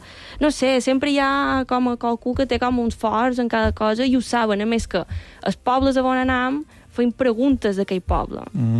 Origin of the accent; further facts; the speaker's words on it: Muro, Balearic Islands, Spain; A Muro tampoc, que del meu poble no hem anat.